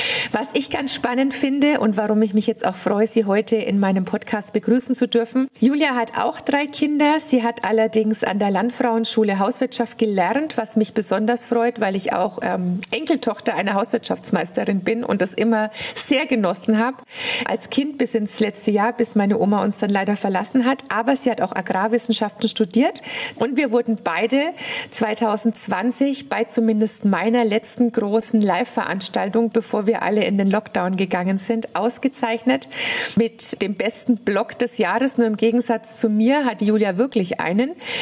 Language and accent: German; Bavaria, Germany; komme ich ja aus Bayern